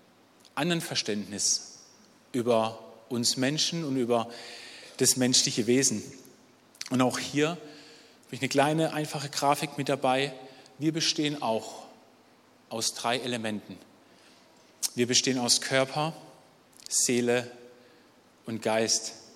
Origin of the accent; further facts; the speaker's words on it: Steinmauern, Baden-Württemberg, Germany; Also wir haben die Murgmündung bei uns in Steinmauern.